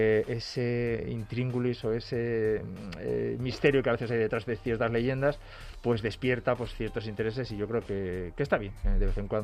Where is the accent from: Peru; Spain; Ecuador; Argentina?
Spain; Extremadura; Yo, como extremeño, te diría, hay una encina terrona que está en Montánchez